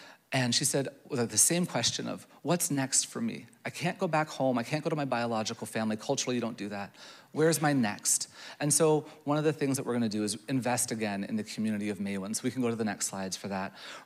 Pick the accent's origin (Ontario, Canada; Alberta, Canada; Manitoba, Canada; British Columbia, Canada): Ontario, Canada; Even though I'm from Ontario, right? We're the worst.